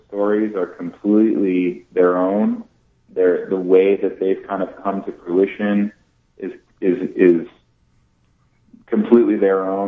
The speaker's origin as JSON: {"language": "English", "town": "Barrie", "region": "Ontario", "country": "Canada", "tie": "born or raised there", "said": "I grew up in Barrie, Ontario."}